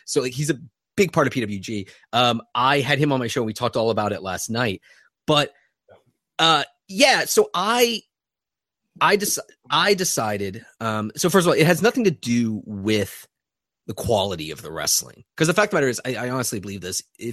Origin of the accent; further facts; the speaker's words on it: Richmond, Virginia, United States; so I grew up in the South. I grew up in Richmond, Virginia